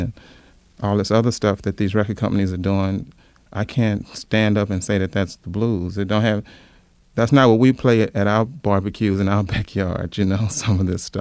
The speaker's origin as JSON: {"language": "English", "town": "Baton Rouge", "region": "Louisiana", "country": "United States", "tie": "born or raised there", "said": "I grew up in Baton Rouge. I started playing guitar and traveling with blues musicians at the age of 11 or 12."}